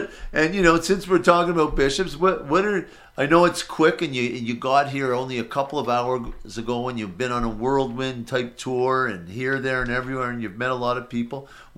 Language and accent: English; Montreal, Quebec, Canada; I grew up in Montreal